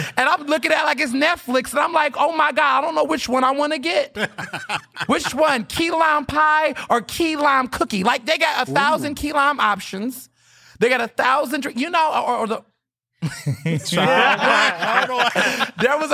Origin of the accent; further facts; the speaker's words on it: Houston, Texas, United States; And we grew up in Houston. So Galveston, you know, Cajun, the Gulf.